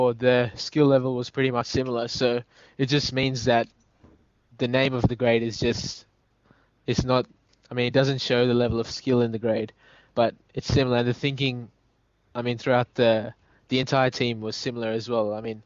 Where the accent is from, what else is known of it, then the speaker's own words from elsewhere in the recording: Australia; from Australia.